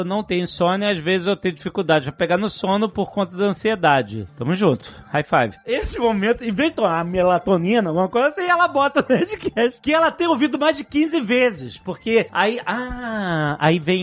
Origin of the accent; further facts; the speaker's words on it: Rio de Janeiro, Brazil; Eu falei, a gente é carioca, pelo amor de Deus.